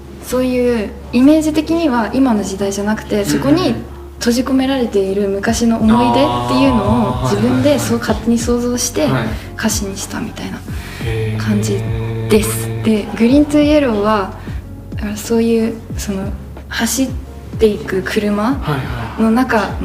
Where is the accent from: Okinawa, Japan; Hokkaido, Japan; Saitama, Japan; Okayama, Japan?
Okinawa, Japan; 私沖縄出身なので、はい、沖縄にいた時に